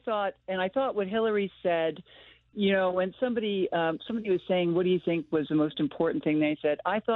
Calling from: Falls Village, Connecticut, United States; I'm actually an American living abroad in Canada, but we maintain a house here still. So I'm in Falls Village

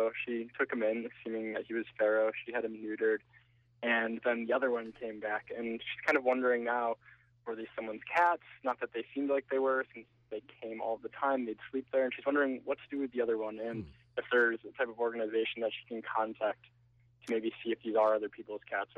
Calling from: Massachusetts, United States; I'm calling from Peterstown, Mass.

